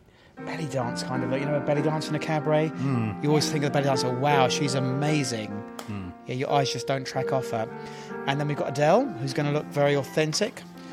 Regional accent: East of England, United Kingdom; I'm from Essex, it's Ream.

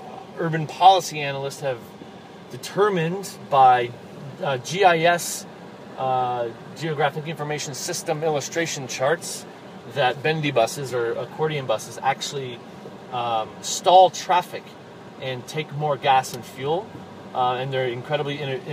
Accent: Kentucky, United States; No, I grew up in the south part of the United States. I grew up in Kentucky.

